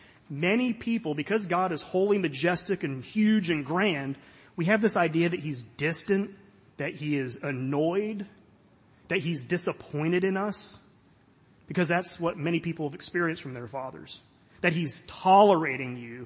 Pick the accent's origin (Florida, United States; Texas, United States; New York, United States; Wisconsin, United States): Florida, United States; I grew up in Florida